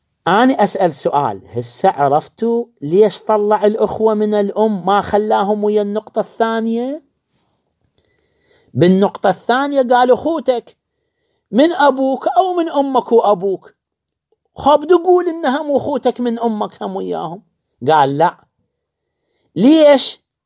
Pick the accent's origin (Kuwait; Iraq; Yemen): Iraq; عندنا بالعراق